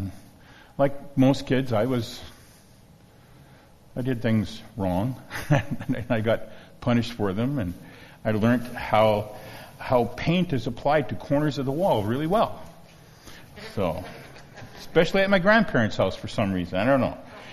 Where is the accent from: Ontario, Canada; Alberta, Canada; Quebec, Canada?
Alberta, Canada; Calgary; I was born in Calgary. My grandmother was actually born in Calgary, so I was a third generation Calgarian Albertan. My kids are fourth generation